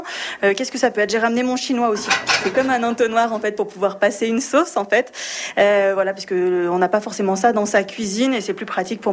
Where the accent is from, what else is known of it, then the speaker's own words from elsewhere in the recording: Lyon, Auvergne-Rhône-Alpes, France; le gratin dauphinois par chez moi, puisque je suis de Lyon.